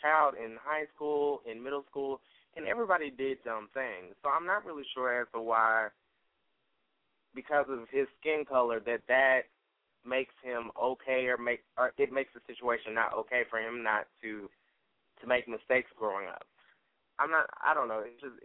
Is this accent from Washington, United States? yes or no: no; Alabama, United States; I grew up in Alabama, so I know when things are based upon race